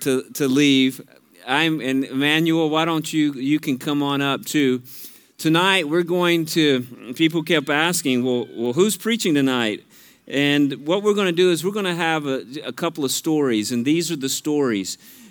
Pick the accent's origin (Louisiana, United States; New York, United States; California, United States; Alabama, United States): Louisiana, United States; Now, I'm from Louisiana, and if we can have Hawaii up here, we can have some Cajun maybe at some point, too.